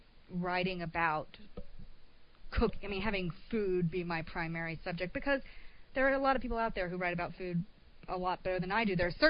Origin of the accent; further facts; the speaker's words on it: Texas, United States; born there; now in New York, United States; I am Texan by birth. I came up here to the Northeast for college and have been in New York since I graduated